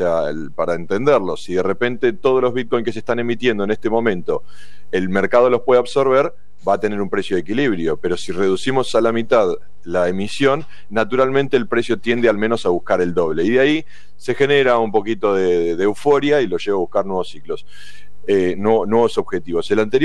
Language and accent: Spanish; Argentina; Sin lugar a dudas, sería interesante como argentino caminar por allá